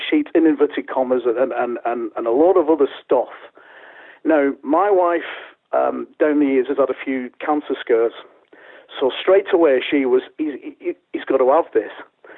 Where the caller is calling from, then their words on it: Bolton, North West England, United Kingdom; I'm from Bolton.